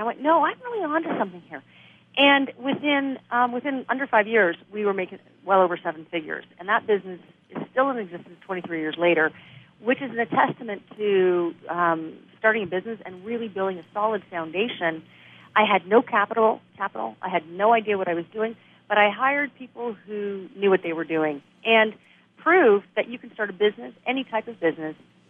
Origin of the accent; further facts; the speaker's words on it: Toronto, Ontario, Canada; I am actually in Detroit, but I come from Toronto, and Detroit scares us.